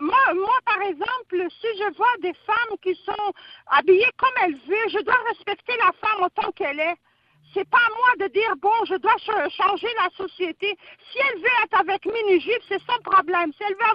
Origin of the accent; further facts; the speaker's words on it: Quebec, Canada; Moi, ça fait 13 ans que je suis convertie. Je suis portugaise, québécoise, canadienne. Je porte le voile